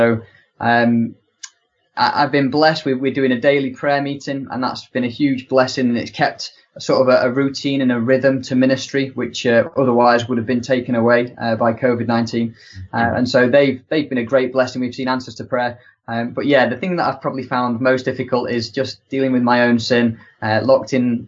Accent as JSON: {"language": "English", "region": "Yorkshire and the Humber", "country": "United Kingdom", "tie": "born or raised there", "lives_now": "Swansea, United Kingdom", "said": "I'm half Welsh. My mum was from Tenby. My dad was a Yorkshireman. And me and my brothers, we grew up in Yorkshire."}